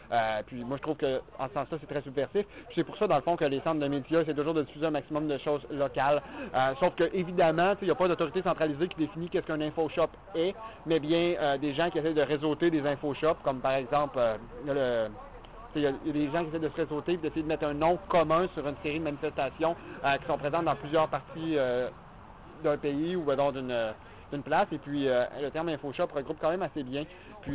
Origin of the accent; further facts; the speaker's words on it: Quebec City, Quebec, Canada; moi je viens de Québec